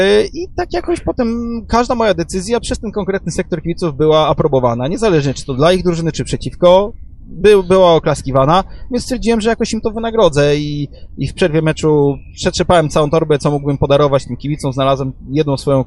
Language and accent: Polish; Warsaw, Masovian Voivodeship, Poland; jestem z Warszawy, więc chodziłem na mecze